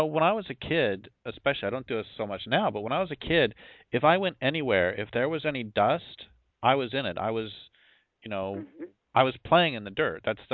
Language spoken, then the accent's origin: English; Colorado, United States; I grew up in Colorado, and we used to go up in the mountains all the time